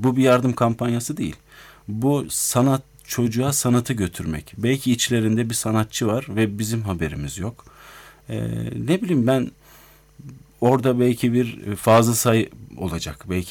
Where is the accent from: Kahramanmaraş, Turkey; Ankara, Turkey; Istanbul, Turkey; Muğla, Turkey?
Ankara, Turkey; tekrar Ankara'ya doğup büyüdüğüm yere döndüm.